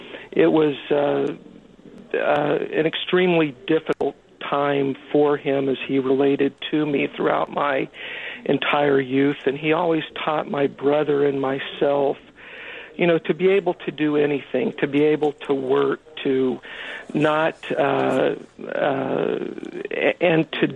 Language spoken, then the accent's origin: English; California, United States; now in Pittsburgh, United States; I grew up in Kern County, where The Grapes of Wrath takes place in the 1950s